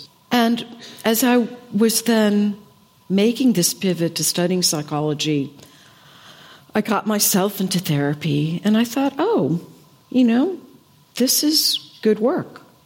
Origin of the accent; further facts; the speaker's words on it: Boston, Massachusetts, United States; So whenever there was a school vacation, I grew up in Boston, I would go visit my aunt.